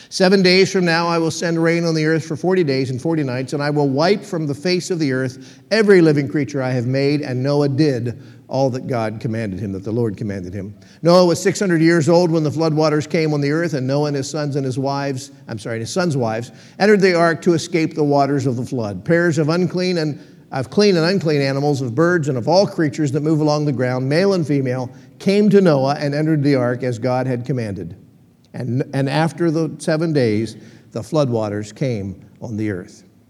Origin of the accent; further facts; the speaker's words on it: Pennsylvania, United States; I grew up in Pennsylvania. That's my home.